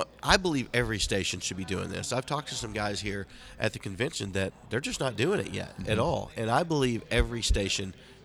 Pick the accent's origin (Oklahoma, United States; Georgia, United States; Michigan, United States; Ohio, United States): Oklahoma, United States; I'm from Oklahoma.